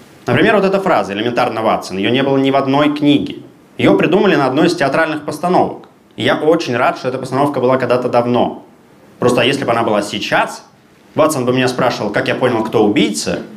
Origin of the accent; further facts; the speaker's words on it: England, United Kingdom; Russian is a second language; Я из Англии, поэтому начать сегодня хотелось бы с классического английского анекдота.